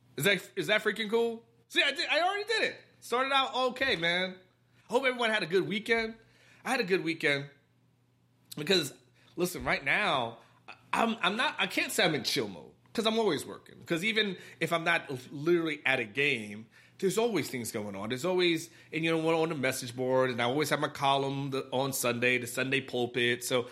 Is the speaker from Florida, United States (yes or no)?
yes; Lakeland, Florida, United States; I'm from the South, from Lakeland, Florida.